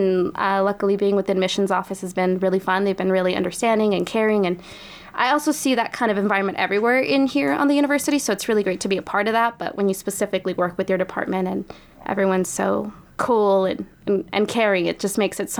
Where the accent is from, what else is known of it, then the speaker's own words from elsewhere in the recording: Marvin, California, United States; now in Klamath Falls, United States; Yeah, so I'm originally from Marvin, California, southeast of Bakersfield. It's pretty like San Joaquin Valley.